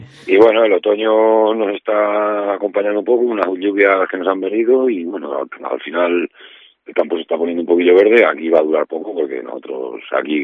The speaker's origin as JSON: {"language": "Spanish", "town": "El Losar del Barco", "region": "Castile and León", "country": "Spain", "said": "yo concretamente hablo por mi zona, mi pueblo"}